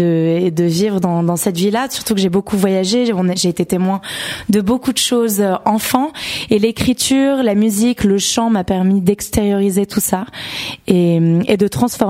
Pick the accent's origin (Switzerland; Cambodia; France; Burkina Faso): Switzerland; On est arrivés hier soir de la Suisse, oui.